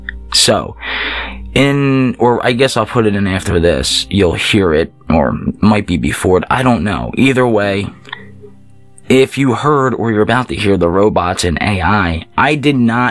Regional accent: Philadelphia, Pennsylvania, United States; because I grew up in Philly, and I guess it's also ADD coming out of me.

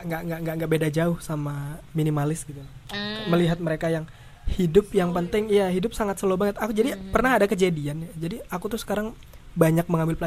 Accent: Sumatra, Indonesia; Sebagai anak Sumatera

